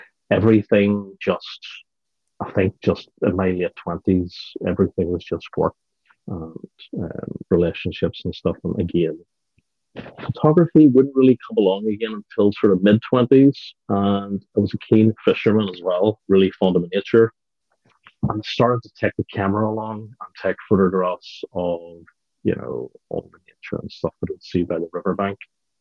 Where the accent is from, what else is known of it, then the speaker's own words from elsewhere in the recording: Portadown, Northern Ireland, United Kingdom; I'm from Portadown, which is about 30 miles from Belfast.